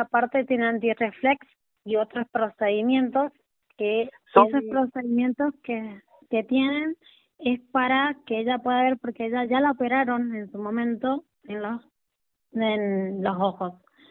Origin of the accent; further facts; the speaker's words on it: Montecaseros, Mendoza, Argentina; Yo soy de Montecasero, San Martín.